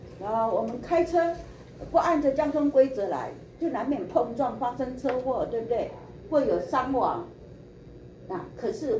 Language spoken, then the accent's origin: Chinese; China; 那我们中国人有个谚语说：“顺天者昌，逆天者亡。”